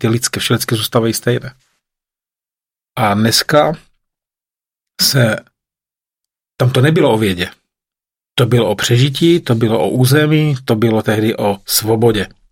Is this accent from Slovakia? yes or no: yes; Slovakia; Já jsem ze Slovenska